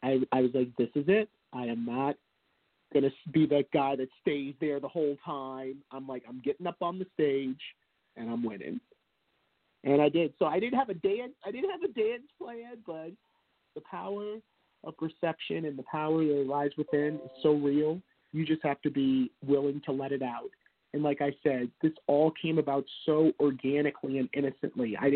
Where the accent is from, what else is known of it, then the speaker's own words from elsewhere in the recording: New York, United States; now in Los Angeles, United States; you know, as a New Yorker out in LA, go on The Price is Right.